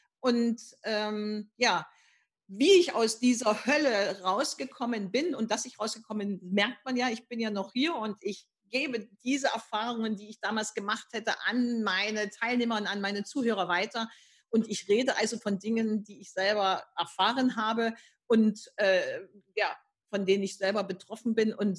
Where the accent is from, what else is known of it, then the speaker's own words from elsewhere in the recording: East Germany, Germany; Ich bin also ein Ossi, der im Westen lebt. Also ich bin in der DDR groß geworden.